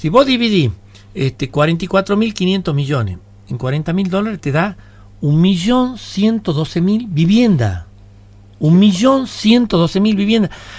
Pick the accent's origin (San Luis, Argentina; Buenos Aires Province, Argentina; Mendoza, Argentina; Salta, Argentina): Salta, Argentina; Yo no quería que mi pueblo, mi país sufra, nuestros salteños sufran.